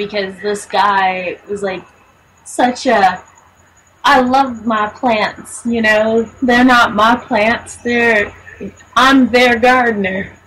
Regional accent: New York, United States; because I'm a Navy brat, so I've lived on every coast to be near the ocean. Growing up in New York

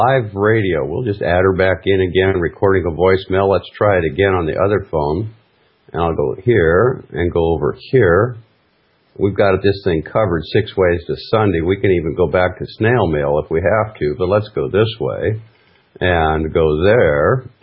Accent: Fairbanks, Alaska, United States; When we grew up in Fairbanks, Alaska, everything was black and white.

